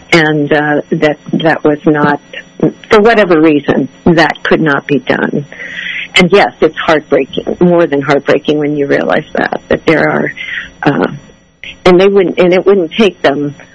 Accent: Ohio, United States; I'm from Ohio, which is high Amish. The county next door to me is one of the largest Amish settlements.

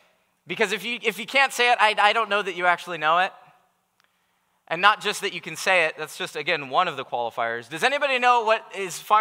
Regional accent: United States; I love firearms because I'm American, and I'm sure I'm not alone in that, in this room.

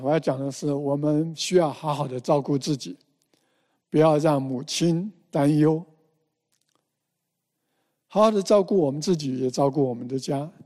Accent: China; 所以我们中国人呢，在感情的表达方面好像比较是含蓄一点

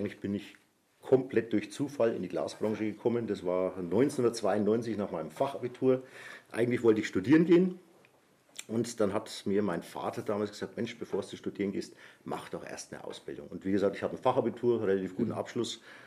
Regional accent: Naila, Bavaria, Germany; born there; also ursprünglich bin ich in Naila geboren.

